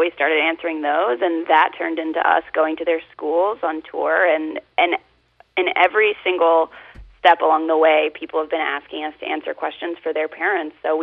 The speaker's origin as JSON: {"language": "English", "region": "the South", "country": "United States", "said": "Yeah, I just wanted to kind of add, because I'm from the South, and when I came out, I was living in Rock Hill, South Carolina"}